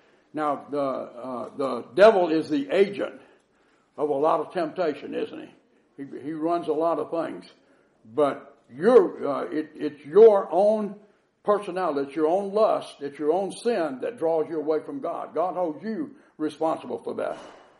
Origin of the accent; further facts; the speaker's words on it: United States; I'm really glad that I'm an American.